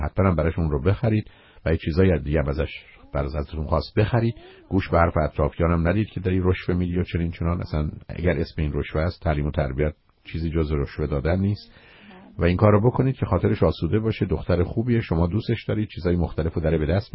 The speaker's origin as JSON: {"language": "Persian", "country": "Iran", "lives_now": "United States", "said": "به دلیل اینکه اولا ما ایرانی هستیم"}